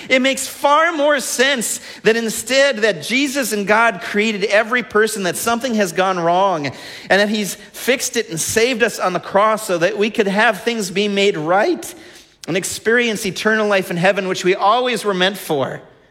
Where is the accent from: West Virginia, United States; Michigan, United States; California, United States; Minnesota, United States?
Minnesota, United States; Blaine; I'm from the area. You know, I grew up in Blaine.